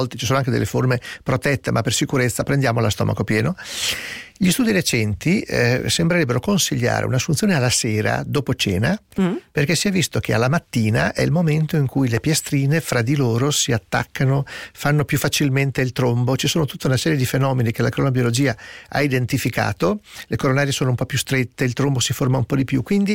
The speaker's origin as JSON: {"language": "Italian", "town": "Ferrara", "region": "Emilia-Romagna", "country": "Italy", "said": "io che vengo da Ferrara, dove si mangia la salamina da sugo"}